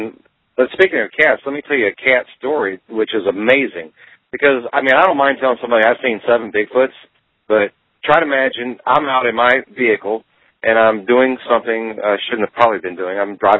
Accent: Hernshaw, West Virginia, United States; But when I was a child growing up in the Hernshaw, West Virginia area

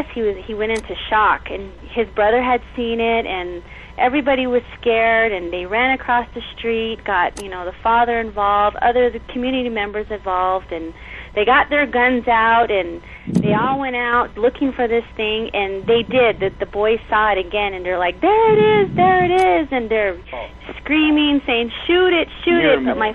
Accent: United States; now in White Mountain Apache Reservation, United States; We're actually from the Navajo Nation, but I work down here.

